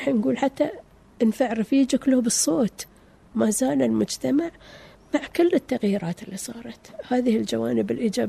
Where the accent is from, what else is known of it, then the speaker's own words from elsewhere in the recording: Qatar; كنت في وسط الزملاء وزميلاتي يعرفون أن أنا فتاة قطرية